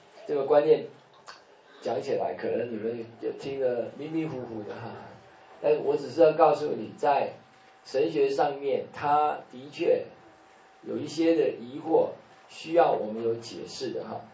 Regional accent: Shandong, China; 我们山东人说我们很粗犷，我们也很温柔

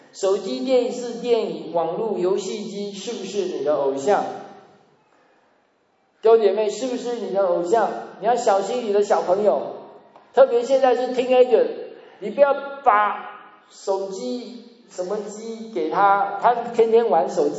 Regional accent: China; 我们中国人的老天爷的观念，称神为天

